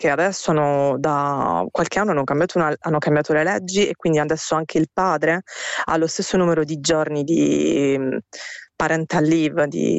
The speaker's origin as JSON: {"language": "Italian", "region": "Apulia", "country": "Italy", "moved": "yes", "lives_now": "Finland", "said": "io che sono pugliese e adesso diciamo che la Puglia è il boom del turismo"}